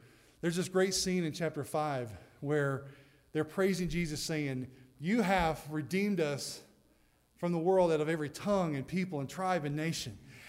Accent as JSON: {"language": "English", "region": "the South", "country": "United States", "said": "I mean, I'm a Southerner. I grew up drinking several gallons every single day."}